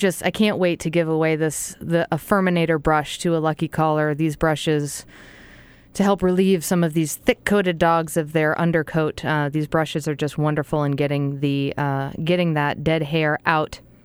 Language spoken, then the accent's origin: English; Boston, Massachusetts, United States; I am from the Boston area